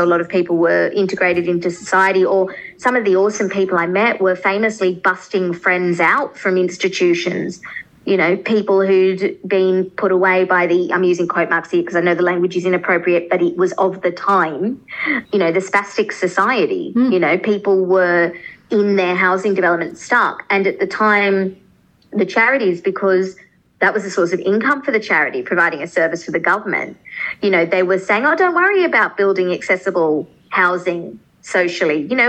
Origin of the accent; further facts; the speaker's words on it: Australia; as an Australian who, it was great, I was, you know, integrated into my local mainstream schools. I became vice captain of my high school.